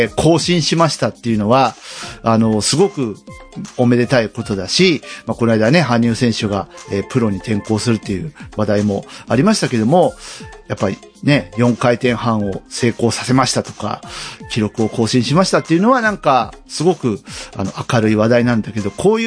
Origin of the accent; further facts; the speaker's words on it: Oita, Japan; まあ僕のふるさと大分県を見てもやっぱ5000人ぐらいで推移しているので